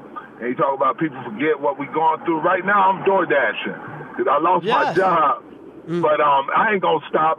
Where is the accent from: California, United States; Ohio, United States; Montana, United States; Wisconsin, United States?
Ohio, United States; Cleveland; I'm from Cleveland, Ohio. I know you from Ohio. You my boy.